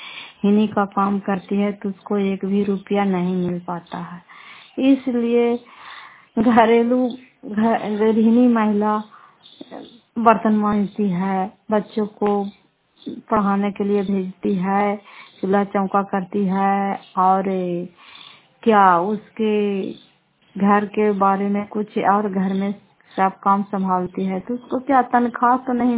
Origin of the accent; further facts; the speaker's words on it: Fateh, Bihar, India; घर फतेह पंचायत मकरौता, जिला नालंदा, राय पसरा ब्लॉक की निवासी हूँ